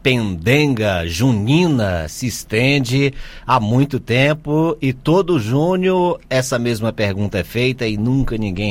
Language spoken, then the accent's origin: Portuguese; Northeast Region, Brazil; principalmente lá na minha terra, no Nordeste